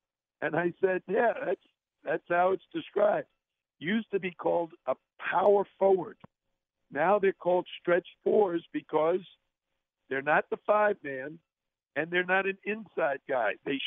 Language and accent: English; New York City, New York, United States; In New York City, when I was growing up in the Bronx, there were so many kids that played basketball